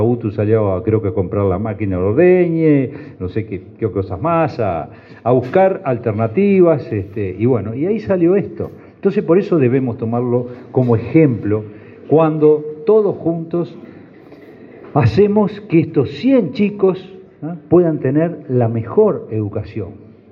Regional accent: Florida, Uruguay; yo no soy de este departamento, soy de Florida

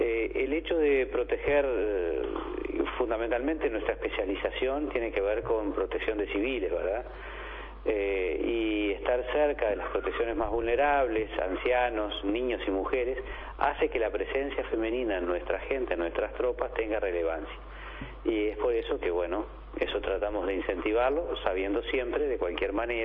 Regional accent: Uruguay; el orgullo que sentimos como orientales, como uruguayos

